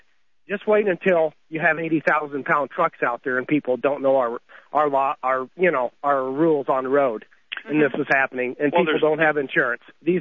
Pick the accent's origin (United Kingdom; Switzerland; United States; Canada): United States; Minnesota; But the whole point is I'm from Minnesota, and I was about 100 miles from where I live.